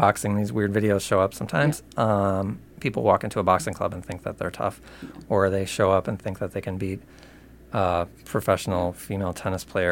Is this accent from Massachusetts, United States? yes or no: no; West St. Paul, Minnesota, United States; I grew up in West St. Paul.